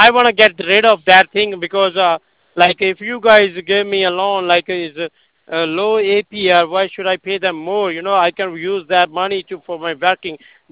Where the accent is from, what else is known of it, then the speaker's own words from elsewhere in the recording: India; English is a second language; now in United States; in my home country, in India. In India.